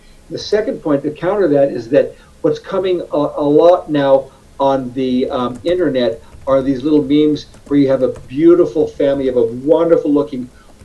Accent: Arizona, United States; and I'm originally from Arizona, well, I'll run for Congress as a Democrat

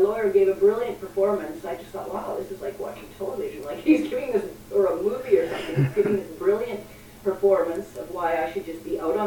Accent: Canada; Right, because I come from Canada

